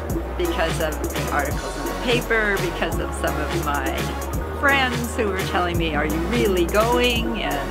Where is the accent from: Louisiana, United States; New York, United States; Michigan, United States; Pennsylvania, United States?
New York, United States; We're from the New York area, and so, there's we're probably safer here than where we come from.